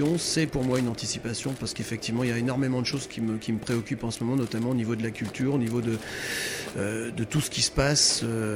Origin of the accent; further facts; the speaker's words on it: Brittany, France; C'est chez moi, en Bretagne, mais ça ne m'empêchera pas plus tard d'aller ailleurs